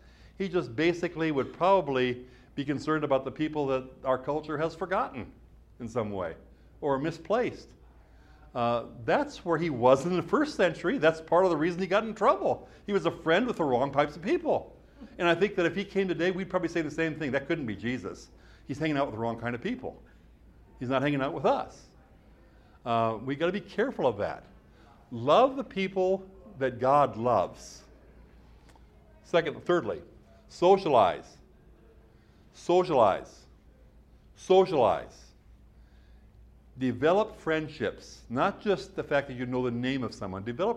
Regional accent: Midwest, United States; As I've said before, where I grew up in the Midwest, there were two types of people. There were Norwegians and those who should have been Norwegians.

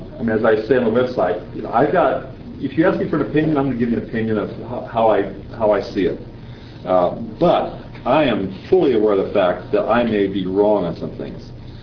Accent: United States; I saw Christianity as basically a boring something I was stuck with. being American.

